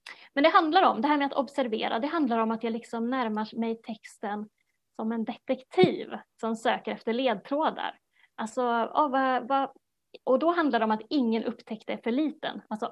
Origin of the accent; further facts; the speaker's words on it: Sweden; Alltså att vi är svenskar, att vi lever i den här tiden som vi lever i.